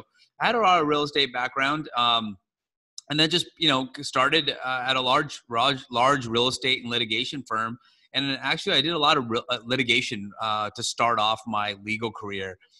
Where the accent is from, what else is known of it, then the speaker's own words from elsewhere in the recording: Ohio, United States; now in San Antonio, United States; So I've been in San Antonio for about 10 years. I moved here from the north. I grew up in Ohio, got tired of the cold, and really just packed up my bags and moved to Texas.